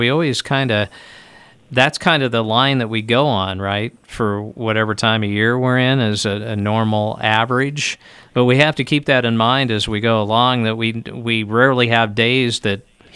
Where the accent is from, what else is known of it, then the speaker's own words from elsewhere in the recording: Lincoln, Nebraska, United States; of course, I grew up in Lincoln, but I've been in western Nebraska since the early 90s